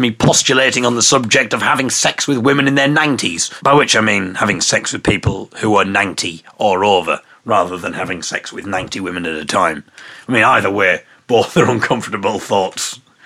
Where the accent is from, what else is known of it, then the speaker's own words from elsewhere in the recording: Hartlepool, North East England, United Kingdom; my hometown of Hartlepool back to the top of the teenage pregnancy league. My dad is a very proud Hartlepoodlian